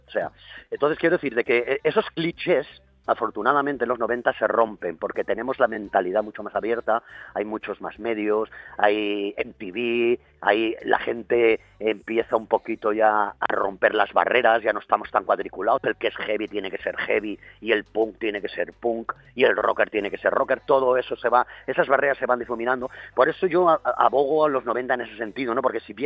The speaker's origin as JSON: {"language": "Spanish", "region": "Valencian Community", "country": "Spain", "said": "y yo, ¿cómo vascos? Somos valencianos."}